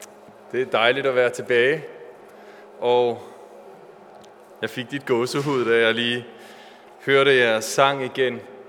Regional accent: Capital Region of Denmark, Denmark; accent: Bornholmish; jeg taler bornholmsk.

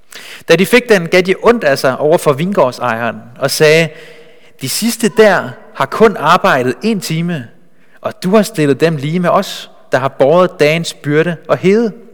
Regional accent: Bornholm, Capital Region of Denmark, Denmark; moved away as an adult; now in Copenhagen, Denmark; Jeg kommer oprindeligt fra Bornholm, men har boet i København i 6-7 år. 7 år plus faktisk

